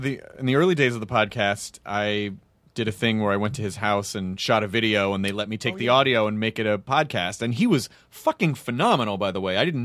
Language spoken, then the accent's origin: English; Australia; I'm Australian.